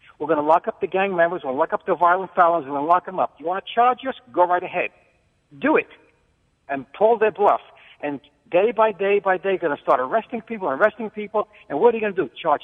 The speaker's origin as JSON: {"language": "English", "town": "Lindenhurst", "region": "New York", "country": "United States", "tie": "born or raised there", "said": "I grew up in Lindenhurst. We were your rivals. You were West Babylon. We were Lindenhurst."}